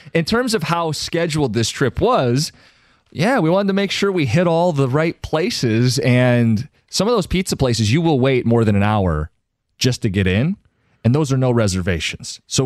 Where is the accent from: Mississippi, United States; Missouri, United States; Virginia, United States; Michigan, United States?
Michigan, United States; We'd say, oh, we're from Michigan.